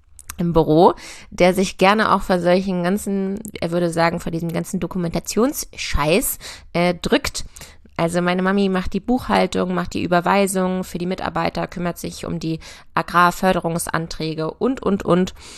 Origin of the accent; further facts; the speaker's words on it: Lower Saxony, Germany; also born or lived in Göttingen / Berlin; ich komme aus der Nähe von Hannover, bin auch ein Hannover-Fan, um das mal an dieser Stelle hier zu sagen. Schöne Stadt. Bin auf dem Land aufgewachsen, auf einem landwirtschaftlichen Betrieb